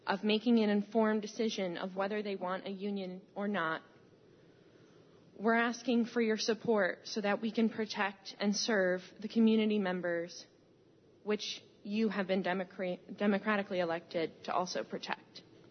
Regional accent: Connecticut, United States; I grew up with my mother, who's a minister, in a pretty liberal church in Connecticut.

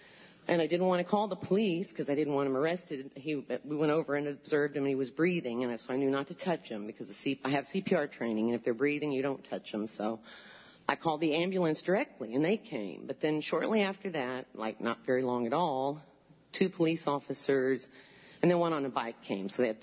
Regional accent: Columbia, Missouri, United States; since I come from Columbia, Missouri, it's sort of close to my heart.

